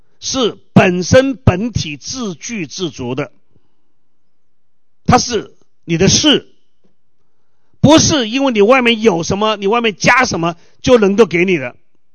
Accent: China; 你发现我们中国人真的很聪明啊

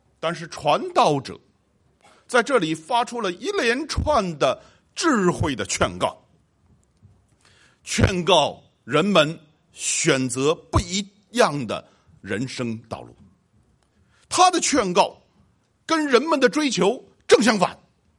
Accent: China; 我们中国人很少有这种习惯

